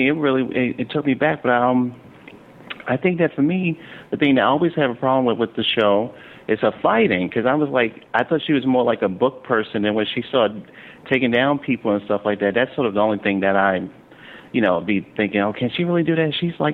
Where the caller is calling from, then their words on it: Brooklyn, New York, United States; I'm calling from Brooklyn.